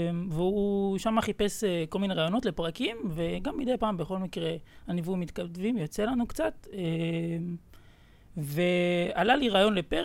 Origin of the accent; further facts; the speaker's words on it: Ashdod, Southern District, Israel; אני בן 19, אני מאשדוד